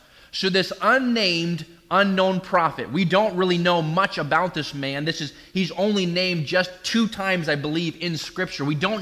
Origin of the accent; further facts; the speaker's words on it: New England, United States; See, I grew up in New England, and so I'm a Patriots fan.